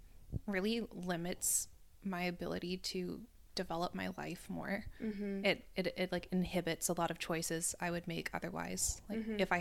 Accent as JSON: {"language": "English", "town": "Vancouver", "region": "British Columbia", "country": "Canada", "said": "I'm from Vancouver. I don't want to leave the city, and I want to live here, but I recognize that me owning a home here is probably never going to happen"}